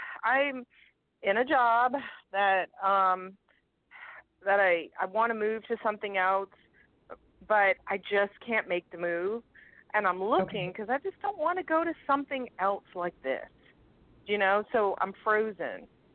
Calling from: Louisiana, United States; Louisiana.

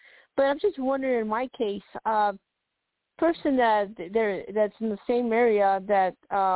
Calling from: Colorado, United States; from Colorado.

